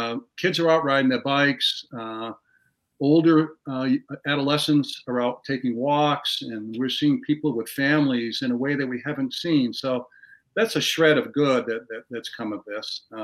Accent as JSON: {"language": "English", "town": "Westbrook", "region": "Maine", "country": "United States", "tie": "born or raised there", "said": "I grew up in Westbrook, Maine. Born in 1954. I grew up in a blue-collar neighborhood. My mother and my father both worked at the paper mill most of their adult lives."}